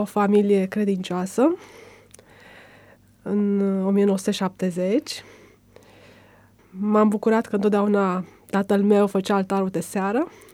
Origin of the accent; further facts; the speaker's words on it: Câmpina, Prahova, Romania; În Câmpina.